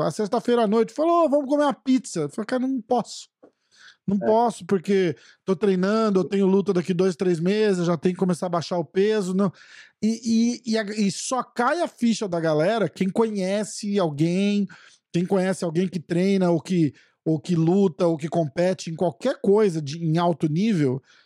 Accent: São Paulo, Brazil; eu sou de São Paulo. Eu fico entre São Paulo e Guarujá, onde meu pai mora

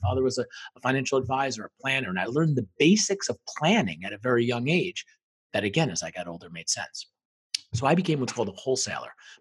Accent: New York, United States; I grew up outside New York City, but that became my home pretty much instantly.

